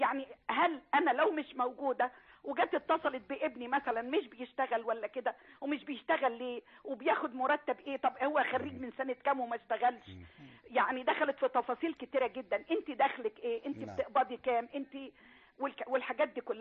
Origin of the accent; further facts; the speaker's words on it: Asyut, Asyut Governorate, Egypt; لا أنا مش أنا من أسيوط يا ابني.